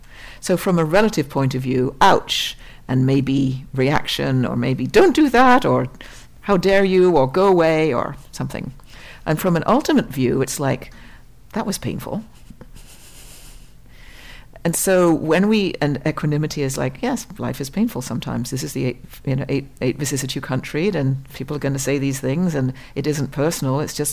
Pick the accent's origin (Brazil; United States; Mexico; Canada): Canada; we're all Canadian, middle-aged female, turns out